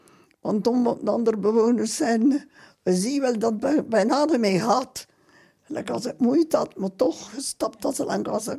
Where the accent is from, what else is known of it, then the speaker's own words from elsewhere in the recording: Halmaal, Flanders, Belgium; Ik ben van Halmaan. En dat is maar twee dorpen verder, hè.